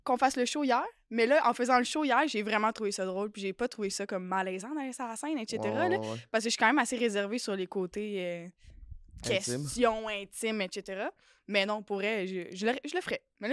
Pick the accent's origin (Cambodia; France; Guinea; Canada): Canada; Blainville, Quebec; Je viens de Blainville, j'ai une petite fille